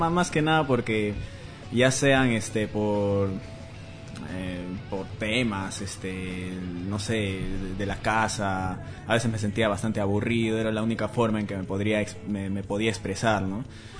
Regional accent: Iquitos, Loreto, Peru; La verdad es que Iquitos es... Yo amo bastante mi tierra.

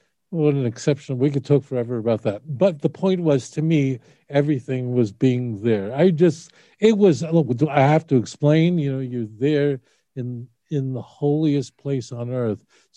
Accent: Brooklyn, New York, United States; also born or lived in McKeesport; even though I was born in McKeesport, I really grew up in Brooklyn. It's hard to tell from my British accent.

